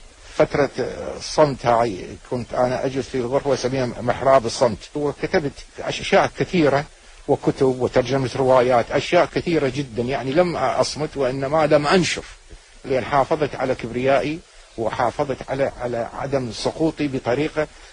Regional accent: Najaf, Najaf Governorate, Iraq; also born or lived in Baghdad; أنا نشأت بالنجف وأكملت الثانوية بالنجف وكملت كلية الحقوق في بغداد.

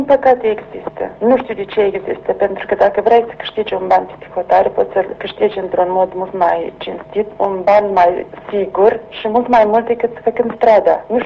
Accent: Glodeni, Glodeni District, Moldova; moved away as an adult; now in Brescia, Italy; Chiar eu fiind băștenașă din Glodeni, suntem numai din Glodeni

